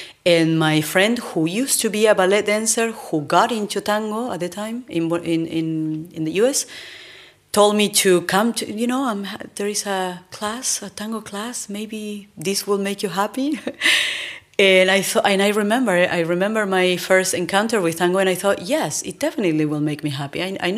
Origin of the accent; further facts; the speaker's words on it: Paraguay; English is a second language; moved away; also born or lived in Buenos Aires, Argentina; And in Paraguay, I am originally from Paraguay. And if anyone wants to do something more or expand their dance career, usually is leaving the country in regards to Paraguay.